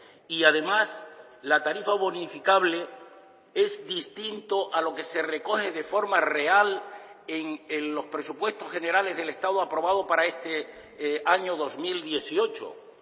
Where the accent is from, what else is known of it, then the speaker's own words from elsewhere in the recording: Canary Islands, Spain; como ciudadano canario